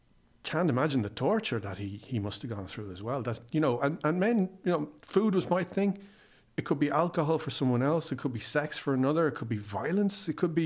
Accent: Ireland; I mean, I only speak as an Irish person because I'm Irish.

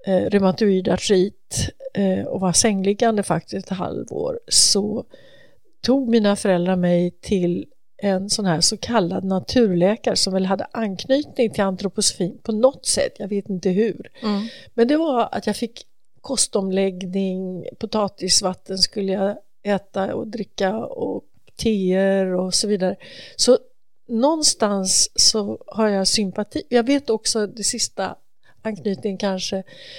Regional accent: Örebro, Örebro County, Sweden; i Örebro där jag växte upp

